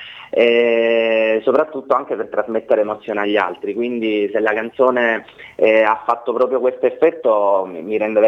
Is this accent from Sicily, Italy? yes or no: yes; Marsala, Sicily, Italy; now in Rome, Italy; Io sono di Marsala, ma non mi trovo a Marsala.